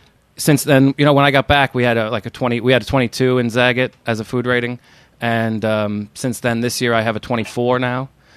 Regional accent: Bay Ridge, New York, United States; I had a few little things in between, and then I grew up in Bay Ridge, and I was living in Bay Ridge again at the time, and working in the city still in corporate dining

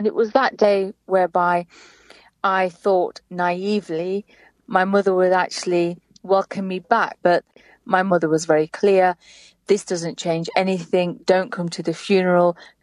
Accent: England, United Kingdom; I was born in England and I went to school here in Britain. I am one of seven sisters

